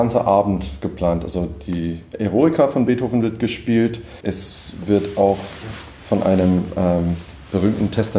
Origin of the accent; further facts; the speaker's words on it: United States; now in Berlin, Germany; ich wohne in Berlin, ich komme aus den USA, bin Ende 30